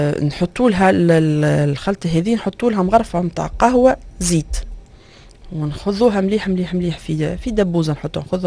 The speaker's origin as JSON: {"language": "Arabic", "country": "Tunisia", "said": "ودخلت توا ثقافه الكريم فريش في الكوجينه عندنا في تونس."}